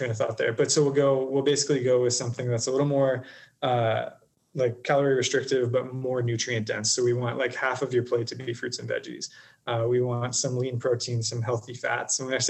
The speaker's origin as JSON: {"language": "English", "region": "Wisconsin", "country": "United States", "tie": "born there", "said": "Now, I didn't drink in college, but I was born in Wisconsin."}